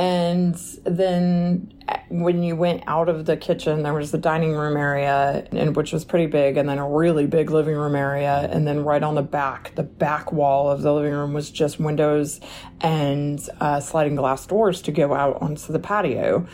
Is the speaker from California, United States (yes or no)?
no; Oklahoma, United States; I'm from Oklahoma, and I had recently been just talking about places I'd lived and things I've seen with my kiddos who are teenagers